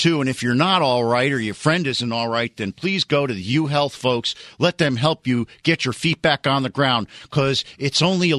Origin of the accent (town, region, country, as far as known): Miami, Florida, United States; born or raised there